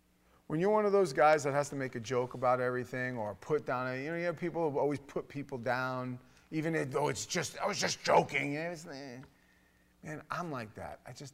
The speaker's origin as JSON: {"language": "English", "region": "New York", "country": "United States", "said": "He was a couple of years older than me, and we came from New York"}